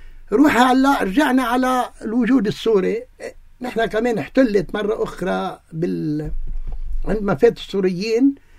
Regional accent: Abdallah, North Governorate, Lebanon; نحن متشبثين بارضنا، وخاصه نحن بعبد الله متشبثين بضيعتنا

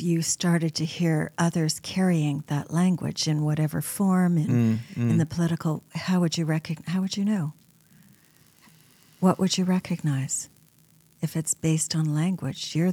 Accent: Montreal, Quebec, Canada; There was a political movement in Quebec when I was growing up in Montreal

